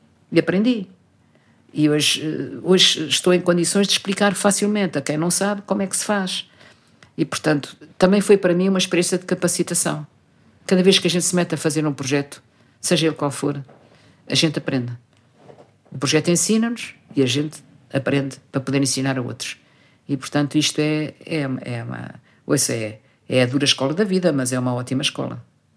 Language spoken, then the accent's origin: Portuguese; Lisbon, Portugal; Só a gente de Lisboa é que não tem terra nenhuma. Quando perguntam, ninguém vai dizer a minha terra é Lisboa. Não, os de Lisboa são de Lisboa.